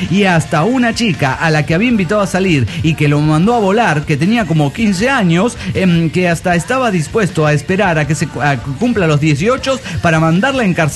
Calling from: Irapuato, Guanajuato, Mexico; de Irapuato, Guanajuato.

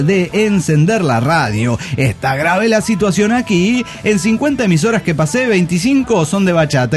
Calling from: Panama; de Panamá.

